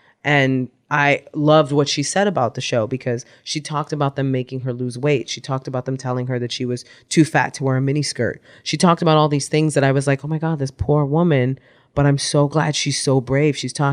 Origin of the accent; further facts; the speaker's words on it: New York City, New York, United States; I grew up in the Soundview area of the South Bronx, like all the way down by the water.